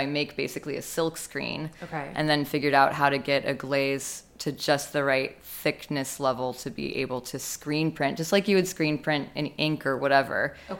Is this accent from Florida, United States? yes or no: no; Chicago, Illinois, United States; now in St. Louis, United States; So I'm from Chicago, and I love a street map, love a grid. Moving to St. Louis, no, it's amazing because it's hilly.